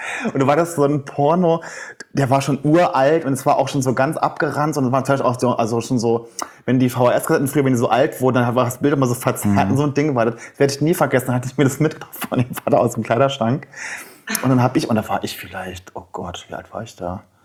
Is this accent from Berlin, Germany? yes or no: no; Saarland, Germany; Ich komme aus dem Saarland und in Saarbrücken ist halt die größte Stadt.